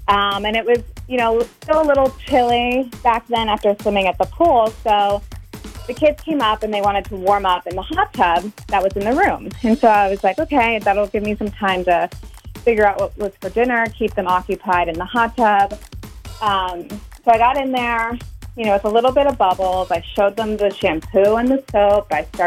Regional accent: Waunakee, Wisconsin, United States; I'm from Wanakee.

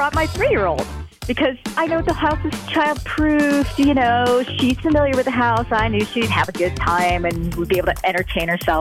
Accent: Fitchburg, United States; and I'm from Fitchburg.

